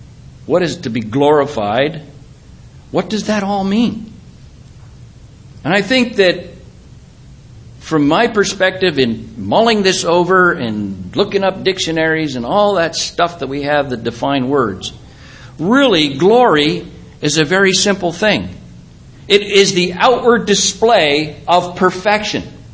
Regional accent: Canada; Just as a side note, I'm from Canada

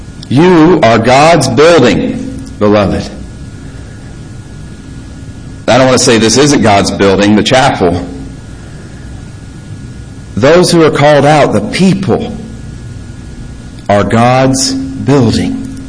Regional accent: Indiana, United States; We come up here from Georgia. One of the highlights for me every year when we go here, we go on three trips a year. Here to Indiana, where I'm from

